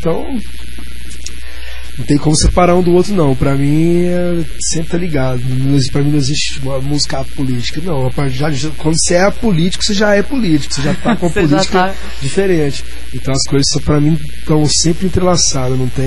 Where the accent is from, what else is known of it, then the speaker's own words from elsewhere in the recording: Minas Gerais, Brazil; porque sou mineiro do interior, né? Da roça mesmo, assim, né? Então eu cresci ouvindo modão mesmo